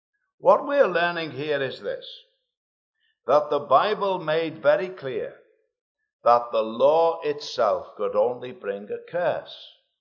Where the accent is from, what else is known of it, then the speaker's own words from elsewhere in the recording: Liverpool, North West England, United Kingdom; accent: Scouse; now in Scotland; I come from Liverpool, although I've lived in Scotland for many years now. I think it's about 35 years.